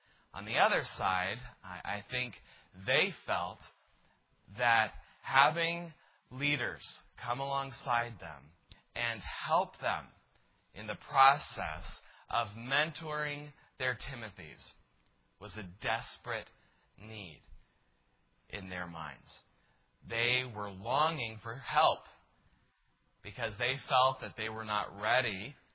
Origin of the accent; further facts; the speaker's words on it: El Paso, Texas, United States; I came originally from El Paso, Texas.